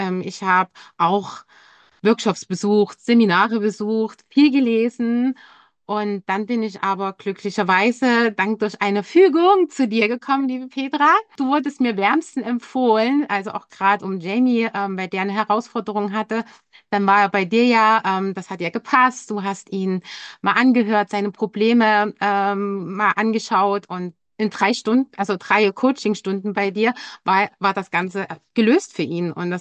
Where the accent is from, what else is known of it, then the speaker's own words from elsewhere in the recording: Altenburg, Thuringia, Germany; now in Munich, Germany; ich komme ja ursprünglich aus Altenburg in Thüringen, wohne aber mit meinem Mann und meinen zwei Kindern schon seit 12 Jahren in München im Stadtteil Solln.